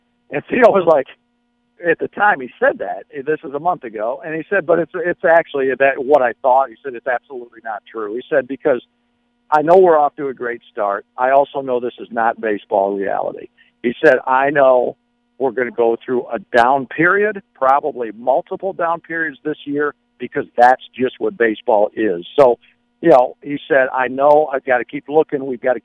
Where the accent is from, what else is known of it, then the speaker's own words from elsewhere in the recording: Michigan, United States; I grew up in Michigan and I was there during the 1984 season